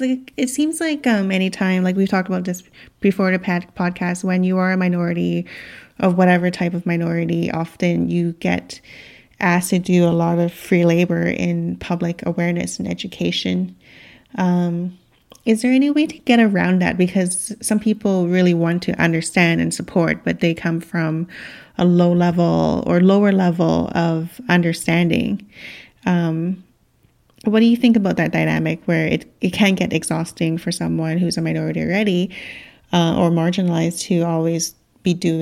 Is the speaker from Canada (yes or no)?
yes; Canada; but definitely for some reason, dental is not covered in just being Canadian and living here.